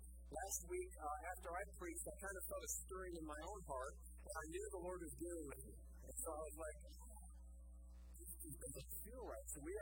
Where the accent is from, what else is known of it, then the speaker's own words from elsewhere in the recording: United States; So many people think because I'm an American, I'm a Christian.